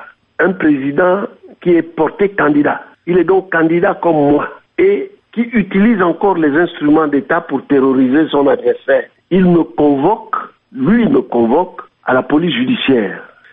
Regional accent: Gabon; Mais ça n'existe plus, sauf chez nous, au Gabon.

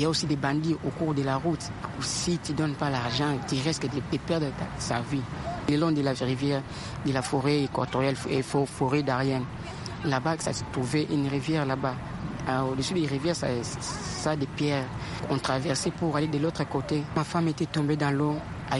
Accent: Kinshasa, DR Congo; moved away as an adult; also born or lived in Angola; Je suis avec ma femme et mon enfant de 9 mois. Moi, je viens de Kinshasa.

